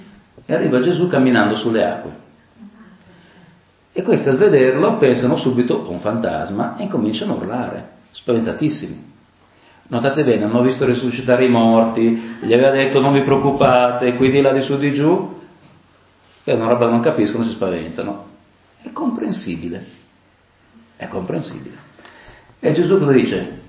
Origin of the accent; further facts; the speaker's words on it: Lombardy, Italy; Al mio paese, vengo da un paese della Lombardia, si dice che chi grida di più la mucca è sua